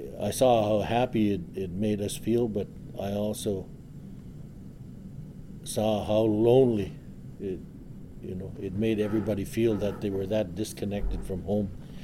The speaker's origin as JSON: {"language": "English", "town": "Sachs Harbour", "region": "Northwest Territories", "country": "Canada", "said": "I'm Inuvialuit. I come from Sax Harbor on Banks Island, which is in the High Arctic Islands, Canada's most western island, closest to Alaska."}